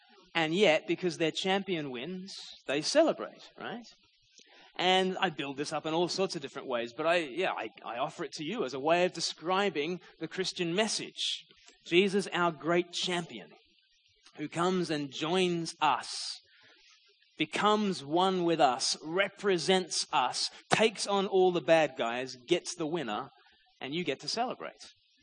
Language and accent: English; Australia; now in United Kingdom; Because the thing is, as an Australian in the UK, I don't need to be aware of what's going on with sports scores